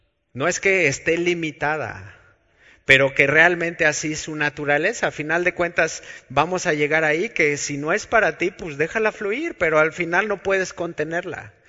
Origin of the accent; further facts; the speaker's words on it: Mexico; Nosotros los mexicanos tenemos a considerar que no hay más rápido que un chisme. Pero así como mexicanos hemos sido desterrados de una tierra